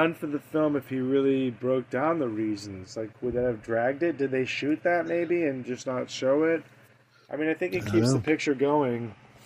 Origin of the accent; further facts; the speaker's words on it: Scotland, United Kingdom; I'm Scottish.